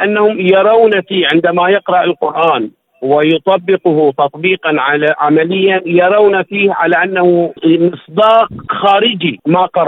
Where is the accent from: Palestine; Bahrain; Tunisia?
Bahrain; من مملكة البحرين، من مواليد 69